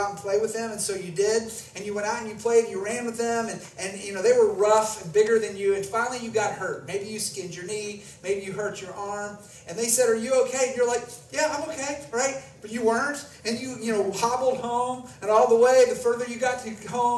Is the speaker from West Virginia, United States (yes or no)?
yes; West Virginia, United States; I grew up in West Virginia, and we call it hard tack.